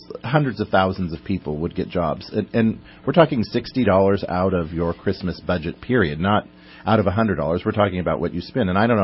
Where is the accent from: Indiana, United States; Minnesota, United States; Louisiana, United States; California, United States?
California, United States; Bella Vista; I grew up in Bella Vista.